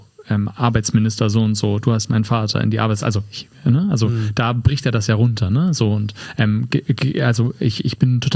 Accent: Hamburg, Germany; gerade aus Hamburg, als Hamburger

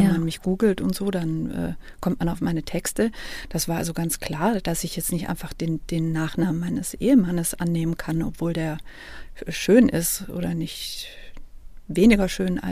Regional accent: Baden-Württemberg, Germany; born there; ich bin auch gebürtig aus Baden-Württemberg, nicht aus Bayern.

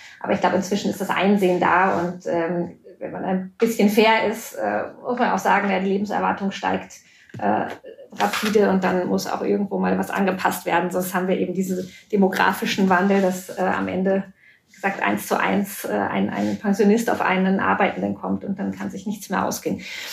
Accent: Germany; Und ich als Deutsche denke mir immer so, was habt ihr eigentlich bei uns?

